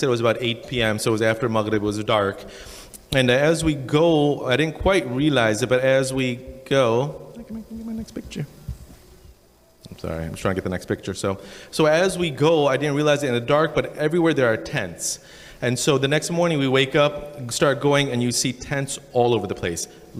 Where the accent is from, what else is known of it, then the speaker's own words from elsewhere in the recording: Pakistan; I'm Pakistani, so I can say this